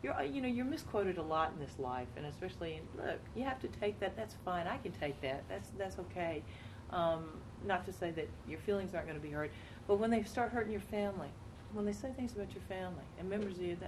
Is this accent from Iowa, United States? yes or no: no; Athens, Georgia, United States; to you know, my hometown, Athens.